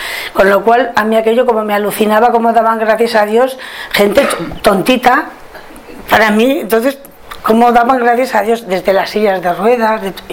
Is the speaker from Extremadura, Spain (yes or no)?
no; Navarre, Spain; soy de Navarra, y mi historia también va muy, muy unida con la renovación de la zona norte